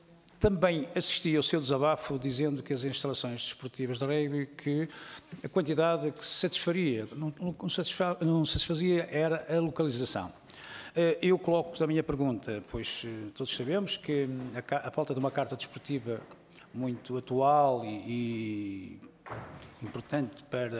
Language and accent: Portuguese; Aveiro, Portugal; que eu sou de Aveiro